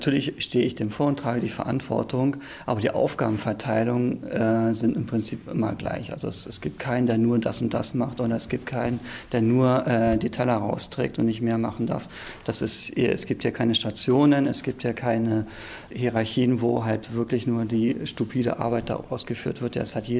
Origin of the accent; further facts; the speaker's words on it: East Germany, Germany; Ich bin im Osten groß geworden und da war es etwas anders.